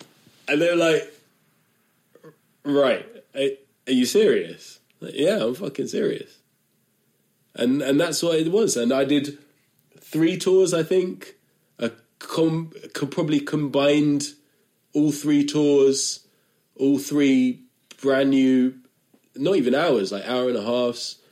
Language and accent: English; London, United Kingdom; I'm not from Norwich, I'm from London.